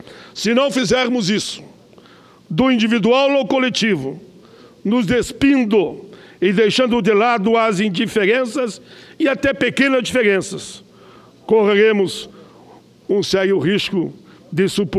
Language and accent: Portuguese; Caxias do Sul, Rio Grande do Sul, Brazil; Eu sou do Caxias, mas quanto é forte no Rio Grande